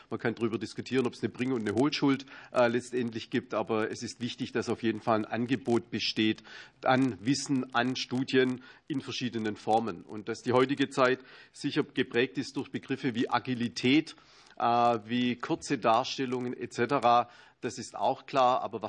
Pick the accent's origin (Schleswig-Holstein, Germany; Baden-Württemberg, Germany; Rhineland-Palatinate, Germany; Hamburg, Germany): Baden-Württemberg, Germany; Das ist bei uns in Baden-Württemberg auch schon lange immer ein Thema gewesen